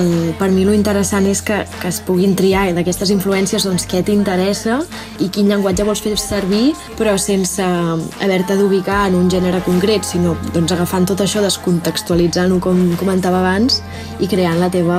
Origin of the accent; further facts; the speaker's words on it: Biure d'Empordà, Catalonia, Spain; el 918 és l'adreça de la casa on jo vivia quan era petita, a Biure d'Empordà.